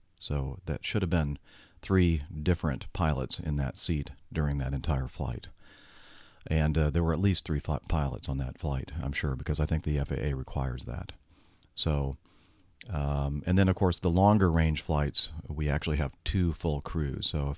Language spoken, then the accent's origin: English; Australia; now in Amsterdam, Netherlands; I'm an Australian, but live in Amsterdam and have averaged about one flight per week over the last 8 years of my job.